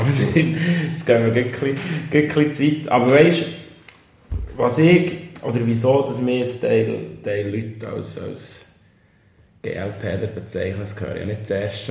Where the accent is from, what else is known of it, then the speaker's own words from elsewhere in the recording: Lithuania; Also ich bin auch in Litauen aufgewachsen, ich habe den Lifestyle geliebt, meine ganze Jugend lang.